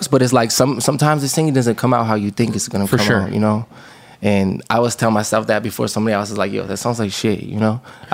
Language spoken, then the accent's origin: English; Oceanside, California, United States; how it was for me growing up in Oceanside.